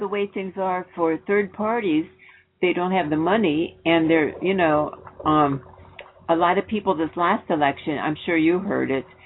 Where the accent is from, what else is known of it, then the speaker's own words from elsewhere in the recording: Illinois, United States; I'm from Illinois. I know he's a liar.